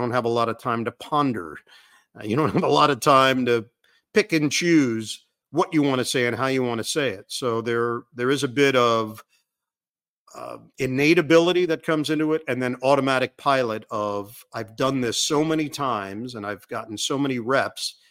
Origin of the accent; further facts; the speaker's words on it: New York, United States; Locally growing up in New York, Marv was doing the Knicks.